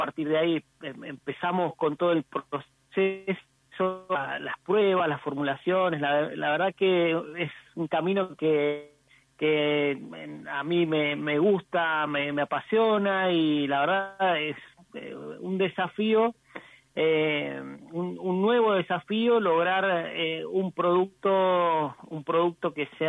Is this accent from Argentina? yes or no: yes; San Juan, Argentina; Realmente nosotros somos de San Juan y nuestro primer mercado es el público sanjuanino.